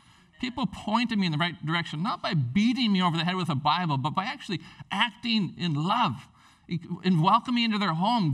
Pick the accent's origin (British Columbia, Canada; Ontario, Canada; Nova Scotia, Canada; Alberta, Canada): British Columbia, Canada; Prince Rupert; when I was a teenager, growing up in Prince Rupert, I left home and I turned to the dark side